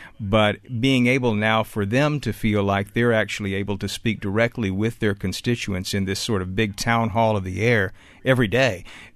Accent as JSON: {"language": "English", "region": "Georgia", "country": "United States", "tie": "born or raised there", "said": "It was, growing up in Georgia, my dad, who just recently passed away, by the way."}